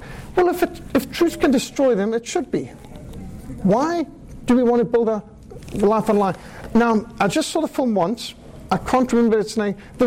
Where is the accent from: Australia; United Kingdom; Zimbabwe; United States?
Zimbabwe; I was brought up in Rhodesia.